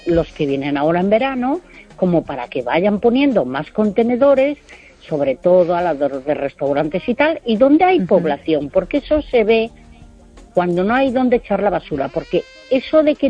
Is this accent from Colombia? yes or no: no; Galicia, Spain; moved away; also born or lived in Navarre; que soy gallega